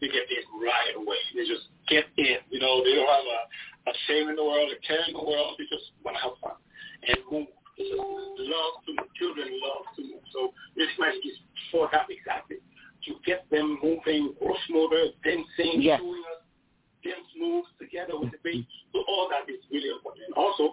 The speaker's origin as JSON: {"language": "English", "country": "Haiti", "tie": "born or raised there", "said": "Yes, born and raised here. I'm from Haiti. I'm from born and raised in Haiti."}